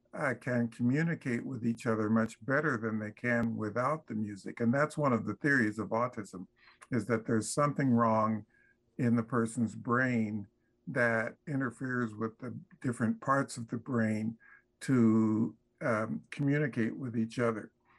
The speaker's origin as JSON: {"language": "English", "town": "Topeka", "region": "Kansas", "country": "United States", "tie": "born or raised there", "said": "because I grew up in Topeka, Kansas, and was there during the time of Brown versus Board."}